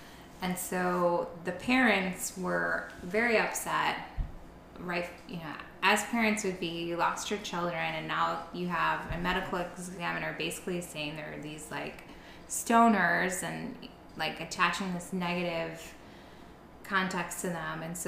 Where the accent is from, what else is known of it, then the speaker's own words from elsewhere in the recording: Colorado, United States; So we're coming from Colorado, like our idea of marijuana is very different than marijuana in the 80s